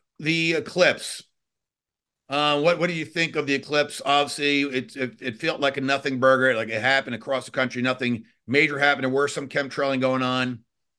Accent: New York, United States; I'm a New Yorker.

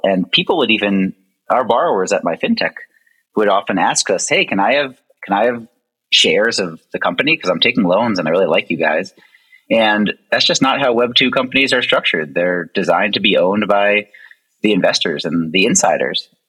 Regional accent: Philadelphia, Pennsylvania, United States; born there; moved away as an adult; Well, my personal journey starts in the US. I was born in Philadelphia and after college started working in other countries

